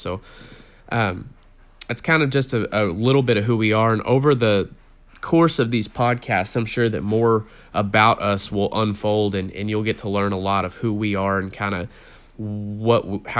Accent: Midland, Texas, United States; now in Wewoka, United States; We live in Wewoka, Oklahoma. I grew up in Midland, Texas. I was in the oil field there and just kind of living that life.

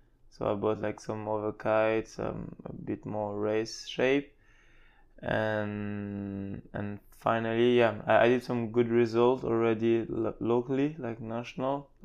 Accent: New Caledonia; English is a second language; moved away as an adult; Yeah, I'm originally from New Caledonia. I'm born there in 97 and I've been raised pretty much my whole time there till I was 18.

